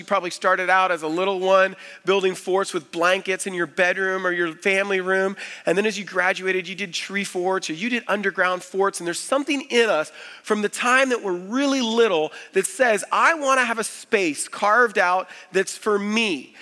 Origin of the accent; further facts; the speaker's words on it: Florida, United States; When I was a boy growing up in South Florida, we had a huge mango tree in our backyard.